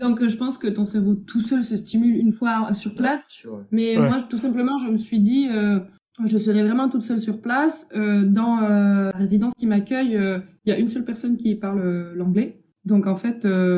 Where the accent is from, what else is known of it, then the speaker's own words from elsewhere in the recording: Spain; En fait, j'ai grandi en Espagne, donc je parle, j'étais scolarisée là-bas.